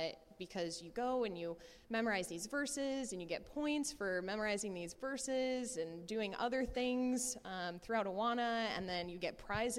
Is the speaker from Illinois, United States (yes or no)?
yes; Brimfield, Illinois, United States; so I kind of grew up in the Peoria area. I grew up in Brimfield.